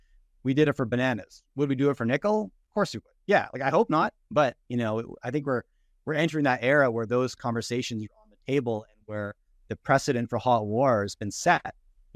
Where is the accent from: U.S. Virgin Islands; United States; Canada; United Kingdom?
Canada; But essentially, you know, I grew up in Canada.